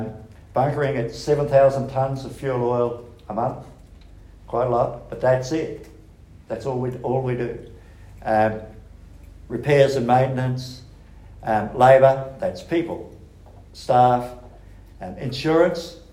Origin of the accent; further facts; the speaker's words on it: New Zealand; Not because I'm a Kiwi, a very proud Kiwi.